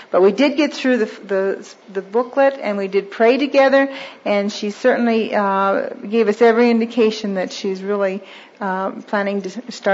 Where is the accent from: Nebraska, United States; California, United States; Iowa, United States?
Iowa, United States; Waterloo; from Waterloo, Iowa.